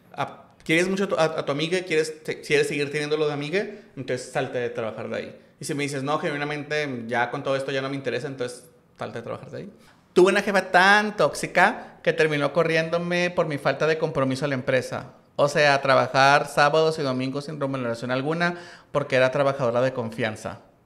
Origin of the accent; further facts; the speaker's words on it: Culiacán, Sinaloa, Mexico; Soy de Culiacán.